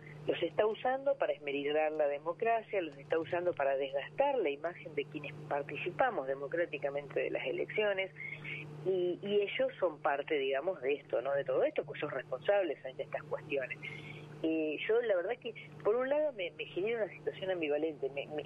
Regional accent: Argentina

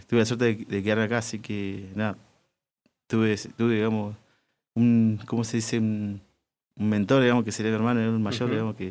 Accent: Neuquén, Argentina; yo soy de Neuquén Capital. Uh-huh. Me crié en la orilla del río y, bueno, de Chacras.

